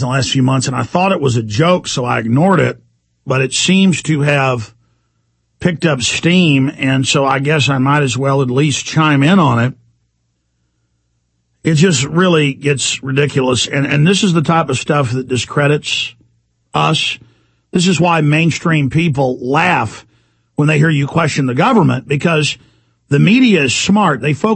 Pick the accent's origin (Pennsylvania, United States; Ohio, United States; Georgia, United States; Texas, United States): Texas, United States; Dallas; born there; I'm 35 years old and I was born in Parkland Hospital in Dallas, Texas